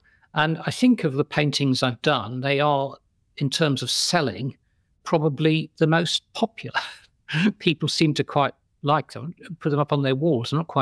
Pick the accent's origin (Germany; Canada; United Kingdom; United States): United Kingdom; West Midlands; And I grew up in the Black Country in the Midlands in the 1970s, when there were still lots of those old pubs around